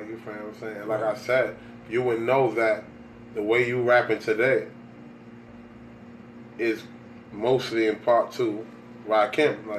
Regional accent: California, United States; I came from California.

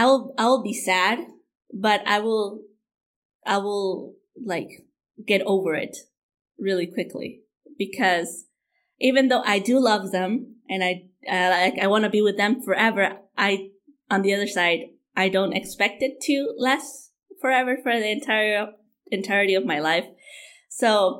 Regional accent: Honduras; I'm from Honduras and my mom married my dad at a very early age, at 16.

